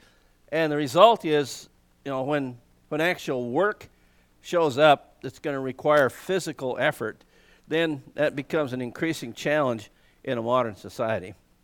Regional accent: Montana, United States; There's a bunch of mines in the country where I grew up in the Tobacco Root Mountains in southwest Montana.

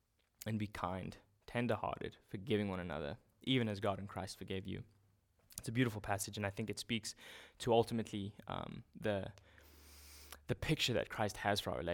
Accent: South Africa; I did some martial arts growing up in South Africa

